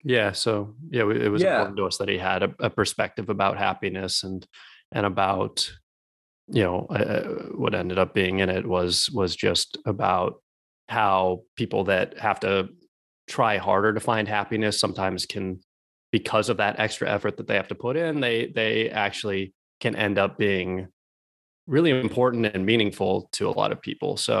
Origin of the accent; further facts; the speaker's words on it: Alaska, United States; we grew up in Alaska. So it's like we grew up around a lot of it's just a lot of people with firearms.